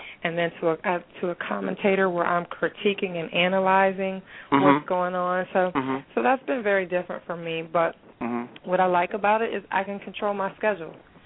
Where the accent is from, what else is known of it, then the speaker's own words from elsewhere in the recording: Southern US, United States; accent: deep southern; southern accent. I have deep southern accent.